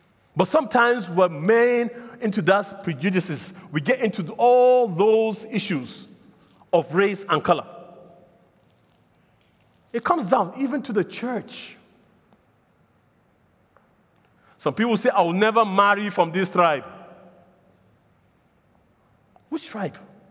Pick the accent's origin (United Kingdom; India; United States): India; South India; he's from North India, I'm from South India, he's not going to get that job.